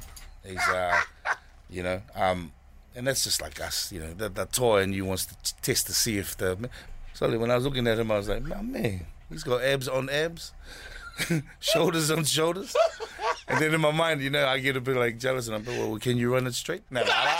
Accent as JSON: {"language": "English", "town": "South Auckland", "region": "Auckland", "country": "New Zealand", "tie": "born or raised there", "said": "I'm from South Auckland, born and raised out here. I know our humour, and we tell the truth, bro."}